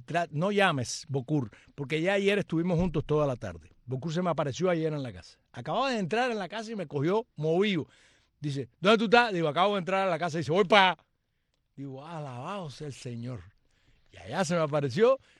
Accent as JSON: {"language": "Spanish", "town": "Central Mercedes", "region": "Matanzas", "country": "Cuba", "tie": "born or raised there", "said": "En el Central Mercedes, 6 de agosto, mi pueblo natal, en la provincia de Matanzas"}